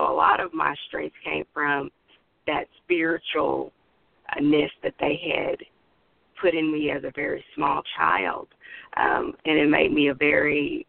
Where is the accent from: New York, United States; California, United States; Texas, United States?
Texas, United States; Fort Worth; I grew up in Fort Worth, Texas.